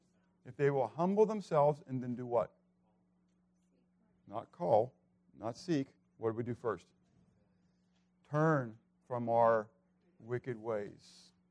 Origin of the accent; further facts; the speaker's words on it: Pittsburgh, Pennsylvania, United States; Even though I was from Pittsburgh, I would have been on the side of the South, okay?